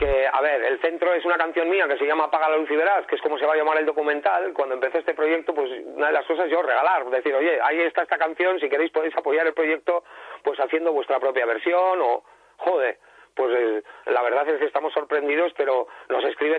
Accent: San Sebastián, Basque Country, Spain; yo básicamente soy un rockero donostiarra, prácticamente ciego

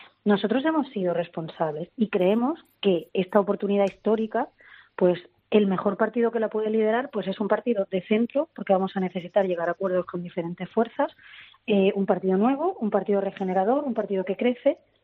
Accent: Andalusia, Spain; also born or lived in Catalonia; como andaluza que también soy, aparte de catalana y, por supuesto, por tanto, española

